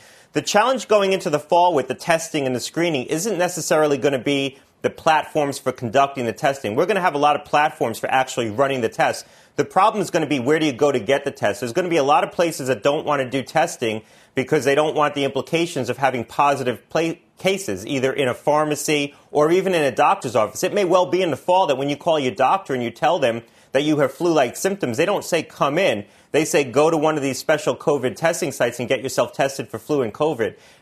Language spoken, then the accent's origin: English; Connecticut, United States; Connecticut's working on that, my home state, on how to get testing into at-risk sites.